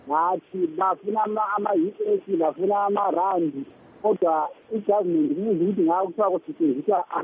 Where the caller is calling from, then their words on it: Botswana; I'm calling from Botswana.